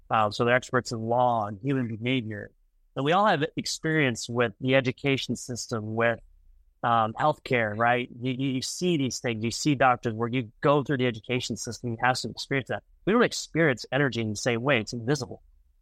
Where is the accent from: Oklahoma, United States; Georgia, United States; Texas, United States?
Texas, United States; Midland; Yeah, so I grew up in Midland, Texas, kind of the heart of the oil and gas business.